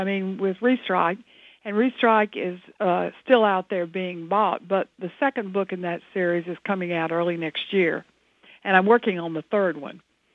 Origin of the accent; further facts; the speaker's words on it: North Carolina, United States; moved away; that's a little bit autobiographical because I came up from North Carolina